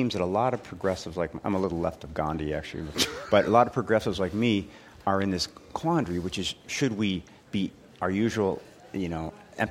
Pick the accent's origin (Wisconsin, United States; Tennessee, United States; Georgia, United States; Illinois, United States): Illinois, United States; Chicago; Yeah, I grew up in Chicago, and I guess it's vaguely working class environment.